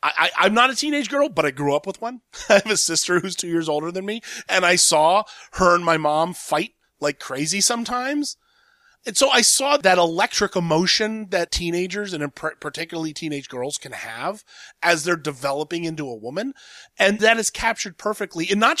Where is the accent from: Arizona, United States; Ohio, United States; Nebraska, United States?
Ohio, United States; Columbus; You know, I grew up in Columbus, Ohio